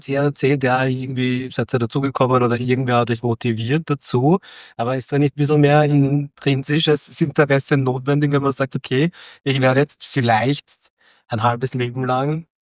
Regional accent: Vienna, Austria; wenn man über Wien spricht, ist Simmering jetzt irgendwie nicht das Zentrum der Welt, da wo ich aufgewachsen bin.

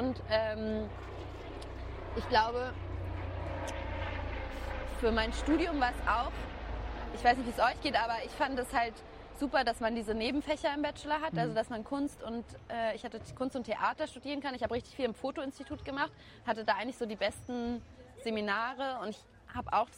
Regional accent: Berlin, Germany; Und ich bin ja in Berlin groß geworden

